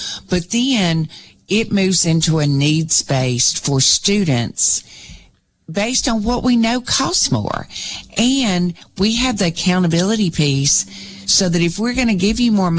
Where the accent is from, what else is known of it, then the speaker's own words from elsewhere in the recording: Decatur, United States; I'm from Decatur, and it does.